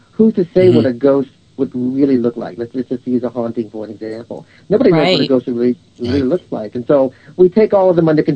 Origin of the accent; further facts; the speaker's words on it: New Orleans, Louisiana, United States; moved away as an adult; now in California, United States; I mean, I'm from New Orleans, where I was born, where I was raised. It's where I went to school and finished college before I moved to California.